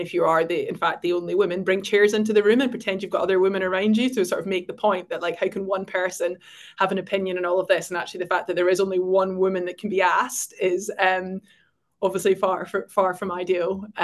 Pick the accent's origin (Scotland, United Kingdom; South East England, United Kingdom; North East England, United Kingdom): Scotland, United Kingdom